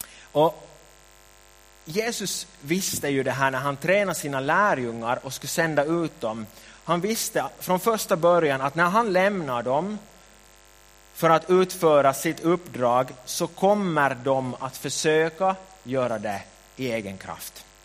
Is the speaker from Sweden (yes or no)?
no; Ekenäs, Uusimaa, Finland; När jag var 20 år så började jag jobba i min hemförsamling där jag hade vuxit upp som barn i Ekenäs.